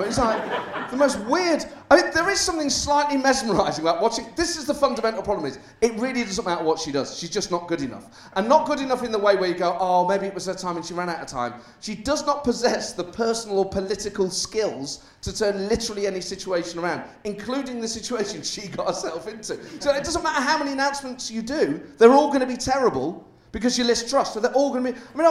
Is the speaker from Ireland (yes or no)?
no; Leeds, Yorkshire and the Humber, United Kingdom; because I grew up in Leeds. I've struggled my whole life to deal with that. It's an amazing place, Leeds.